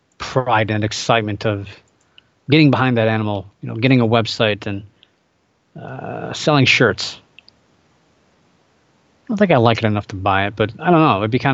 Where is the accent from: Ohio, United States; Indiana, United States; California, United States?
Ohio, United States; a woman in Bellevue, Ohio, my home state here